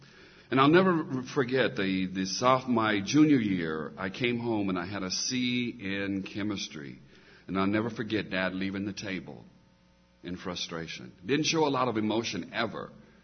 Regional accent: Okmulgee, Oklahoma, United States; born there; I was born in Okmulgee, Oklahoma, out in the country, really, a community called Nuyaka, which is a Choctaw Native American and African American community back then.

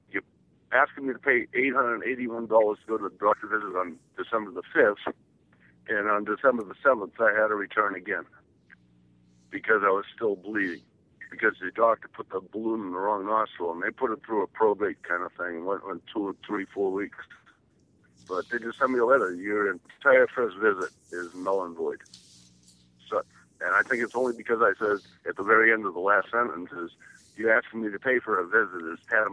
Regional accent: Maine, United States; I'm from Maine, and I had a comment on your original tooth problem there.

